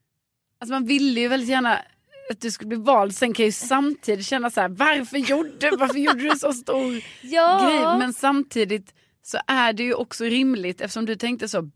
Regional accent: Skåne, Sweden; accent: Scanian; Jag pratar skånska, okej?

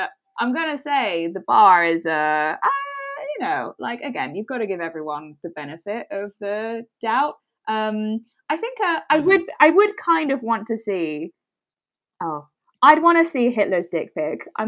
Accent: Belgium; I'm from Belgium.

